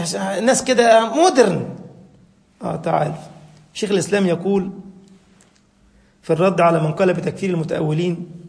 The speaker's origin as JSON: {"language": "Arabic", "country": "Egypt", "said": "أو الله يقول لك بالنص عندنا في مصر دول بتوع فقه الحمامات"}